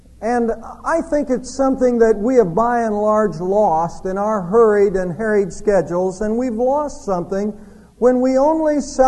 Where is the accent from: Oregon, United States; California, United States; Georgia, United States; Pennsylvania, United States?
Georgia, United States; Savannah; my childhood in this small Baptist church where I was raised up in Savannah.